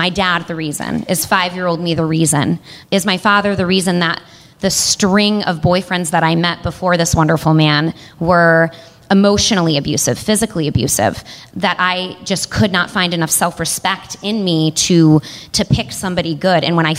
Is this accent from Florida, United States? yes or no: no; Lee, Massachusetts, United States; And I was talking to her in the driveway of the home that we grew up in Lee, Massachusetts